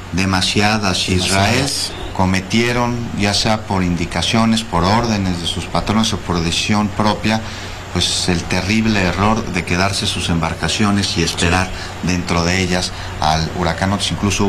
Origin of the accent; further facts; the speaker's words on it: Mexico; Somos mexicanos todos